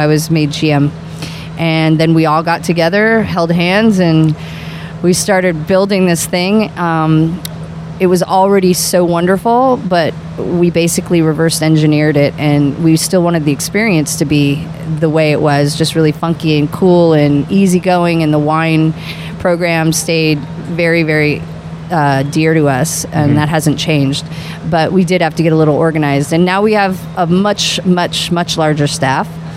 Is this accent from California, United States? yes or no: yes; Los Angeles, California, United States; moved away as an adult; Well, actually, I am from California.